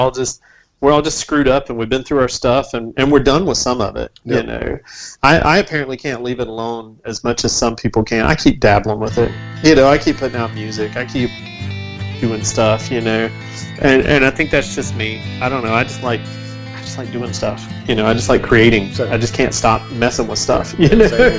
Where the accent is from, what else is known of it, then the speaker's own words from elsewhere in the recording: North Carolina, United States; moved away; I grew up in North Carolina and lived there most of my life, but now I haven't lived there in over 7 years